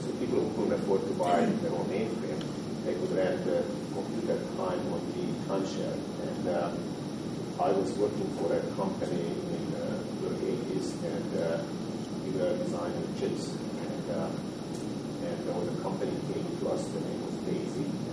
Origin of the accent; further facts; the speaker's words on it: Hungary; moved away as an adult; now in United States; I came from Hungary, and I actually worked in Hungary for 6 years before I came to the U.S.